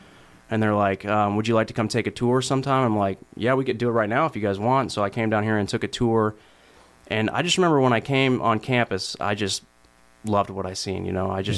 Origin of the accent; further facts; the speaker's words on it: Boise, Idaho, United States; also born or lived in South Carolina / Oregon; Lived in South Carolina for a while, yeah. And Oregon. And anyways, but I grew up in Boise, Idaho, which is where I kind of say that I'm from, because that's where I went to high school and everything.